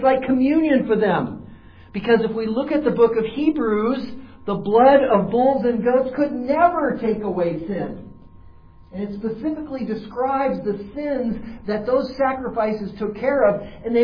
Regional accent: Hailey, Idaho, United States; When I grew up in Haley, they had fires in Haley in the late 1800s.

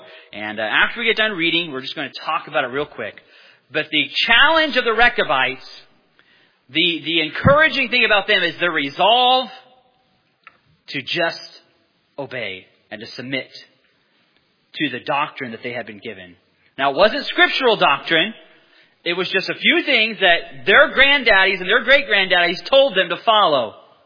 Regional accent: Oildale, California, United States; I consider myself a hillbilly. I'm from Oildale, California.

